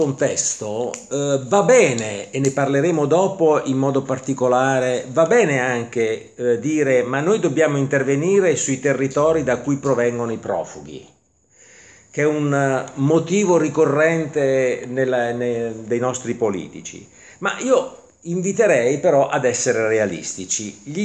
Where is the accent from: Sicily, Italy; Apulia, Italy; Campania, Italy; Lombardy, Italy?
Campania, Italy; Naples; Sono napoletano, quindi posso essere critico nei confronti di quelli che prima Florinda ha definito i terroni, perché sono terrone anch'io.